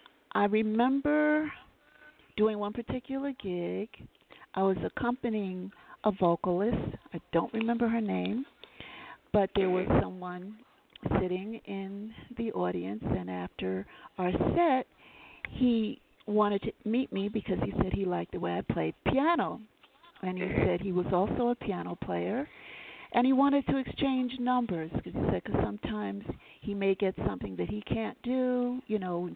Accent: New York City, New York, United States; because growing up in New York, it's still the same. It's such a melting pot of so many different cultures

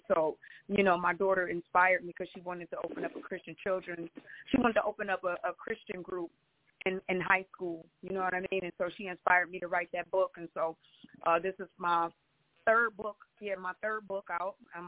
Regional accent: Buffalo, New York, United States; moved away as an adult; now in Florida, United States; God told me to come to Florida. I came all the way from Buffalo, New York.

